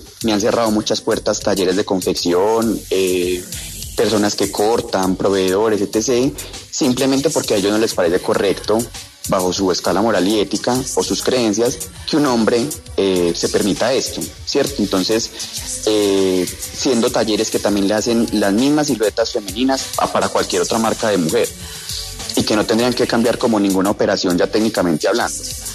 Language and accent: Spanish; Colombia; me he dado cuenta que igual es algo que hace parte de nuestro ADN como colombianos y como latinos.